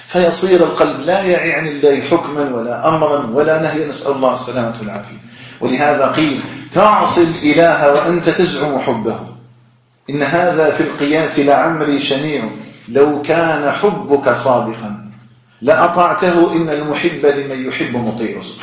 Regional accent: Algeria; اللهم اجعل بلدنا الجزائر آمنا مطمئنا وسائر بلاد

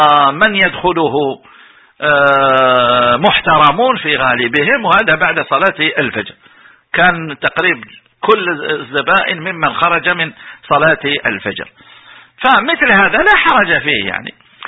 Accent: Algeria; وهذا لا أدري إذا كان موجود عندنا في الجزائر أو لا

